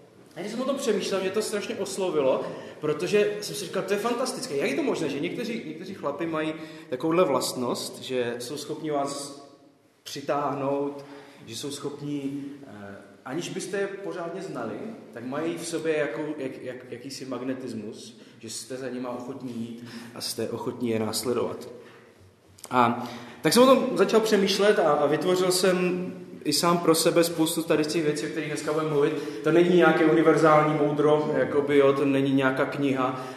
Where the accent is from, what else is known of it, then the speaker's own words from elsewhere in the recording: Vsetín, Zlín Region, Czechia; ze Vsetína